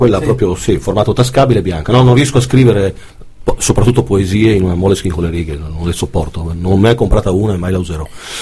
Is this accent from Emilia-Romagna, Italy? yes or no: no; Trieste, Friuli-Venezia Giulia, Italy; Io vengo da Trieste, in Italia ovviamente, ho 42 anni